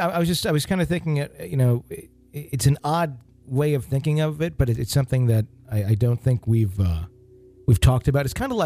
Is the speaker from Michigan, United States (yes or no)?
no; Virginia, United States; I was born and raised in Virginia and have lived in the same house my whole life.